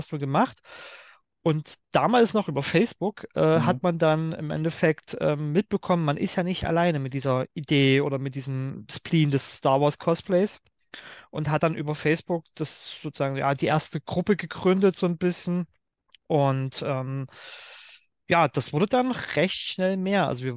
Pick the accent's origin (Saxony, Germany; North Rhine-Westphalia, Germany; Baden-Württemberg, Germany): Saxony, Germany; Dresden; ich selber komme aus Dresden, bin auch selber jetzt in Dresden, arbeite, lebe in Dresden